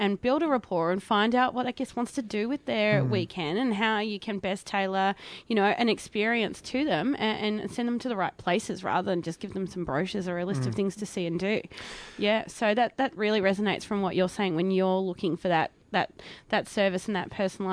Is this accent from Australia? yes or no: yes; Shepparton, Victoria, Australia; now in Melbourne, Australia; I grew up in Shep, but I've been living in Melbourne, you know, for the last 15 years or so.